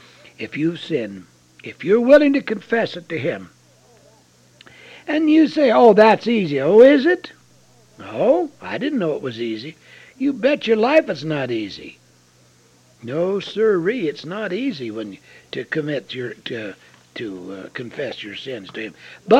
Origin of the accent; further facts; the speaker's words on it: The Dalles, Oregon, United States; Well, friends, now I was born and raised in the Dalles, Oregon, out near the blowout place they called it.